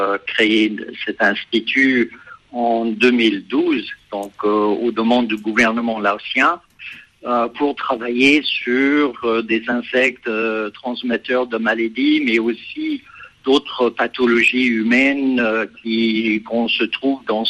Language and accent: French; United States; Parce que je suis originaire des États-Unis.